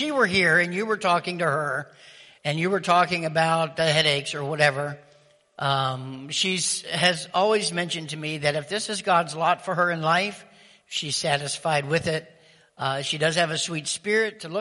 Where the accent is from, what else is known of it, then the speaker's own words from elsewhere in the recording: West Virginia, United States; And it was like, even though I'm from West Virginia, I really didn't think I had done anything.